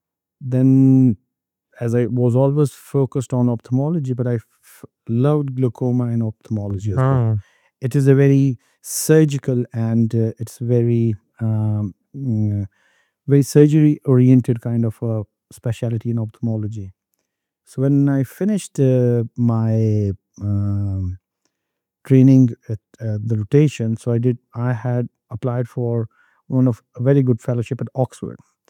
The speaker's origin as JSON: {"language": "English", "country": "Pakistan", "said": "so I'm originally from Pakistan, and I studied in a military boarding school, a very high-end military boarding school for Pakistan for academics"}